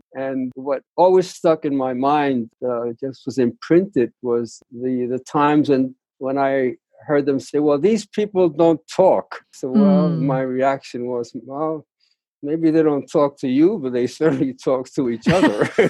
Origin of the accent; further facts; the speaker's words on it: New York, United States; And I had grown up actually not in Spanish Harlem, even though I was born there. I grew up in Black Harlem, the only Latin family in that environment.